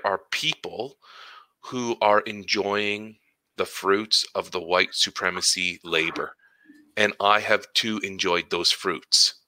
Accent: Ottawa, Ontario, Canada; So I grew up in Ottawa, and I was born and raised in a not such a great part of town. And then my parents bought a house in a better area, better neighborhood. We moved there.

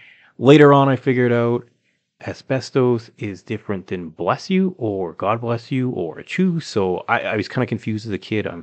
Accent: Calgary, Alberta, Canada; we're both from Calgary, Alberta, Canada.

